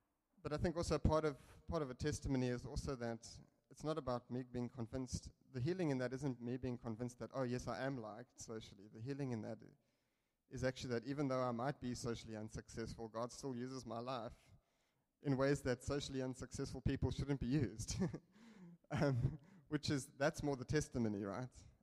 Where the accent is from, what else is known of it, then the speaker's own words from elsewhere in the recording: East London, Eastern Cape, South Africa; also born or lived in Port Elizabeth; we relocated at that point from East London, where I grew up, to Port Elizabeth.